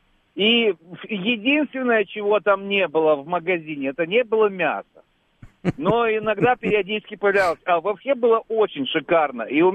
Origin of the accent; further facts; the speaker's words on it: Bălți, Moldova; Я родился и вырос в Молдавии, я 64-го года рождения. Я родился и жил в городе Бельце.